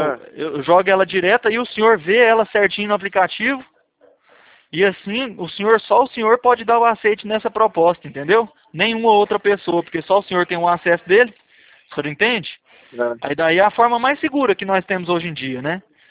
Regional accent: Curitiba, Paraná, Brazil; aí eu sou de Curitiba, na verdade, né?

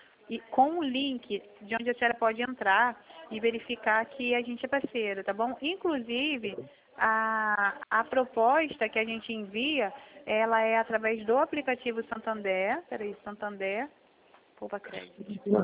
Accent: Rio de Janeiro, Brazil; Eu sou do Rio de Janeiro, do bairro Campo Grande. Eu sou do bairro Campo Grande

